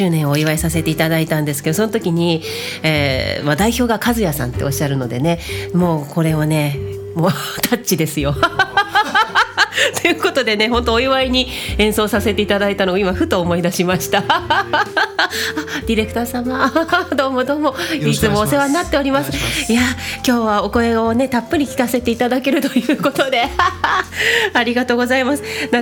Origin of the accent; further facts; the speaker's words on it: Ichikawa, Chiba, Japan; 私の地元市川市のことから日々の暮らし、また人生観までにゃーんダフルに